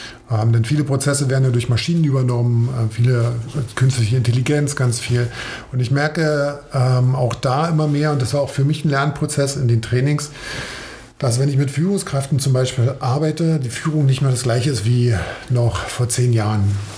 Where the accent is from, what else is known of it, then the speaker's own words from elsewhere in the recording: Brandenburg, Germany; Und ich bin Brandenburger, absolut. Ich komme so richtig, richtig vom Dorf. Ja, bin so ein richtiger Dorfjunge, bin auf dem Dorf aufgewachsen